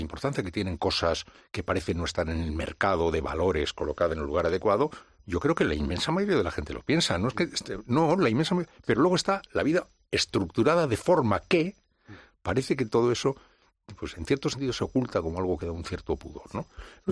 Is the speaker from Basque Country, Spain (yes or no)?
yes; San Sebastián, Basque Country, Spain; Luego, como soy de Donostiarra, pues ya sabes, los coros